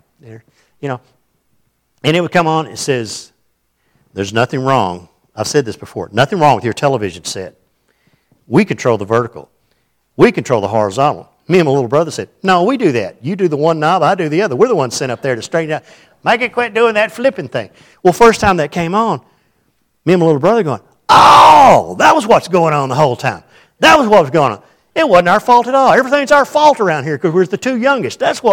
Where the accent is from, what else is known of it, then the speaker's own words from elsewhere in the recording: United States; Well, in my mind, as an American, I mean, things are going to be easy.